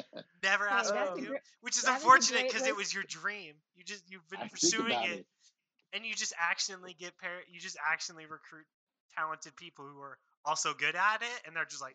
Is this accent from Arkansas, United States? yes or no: no; Oregon, United States; I was like, yeah, but I'm from Oregon. So I don't have to pay that.